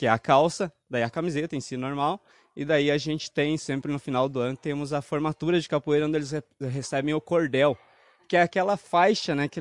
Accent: Passo Fundo, Rio Grande do Sul, Brazil; eu também venho de projeto social, sou de Passo Fundo, né? Comecei o projeto social na Leão 13 de Passo Fundo. Comecei isso lá com 8 anos de idade.

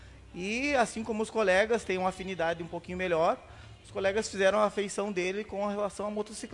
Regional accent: Vacaria, Rio Grande do Sul, Brazil; eu vim de Vacaria, sou da região, eu sempre gostei de cavalo

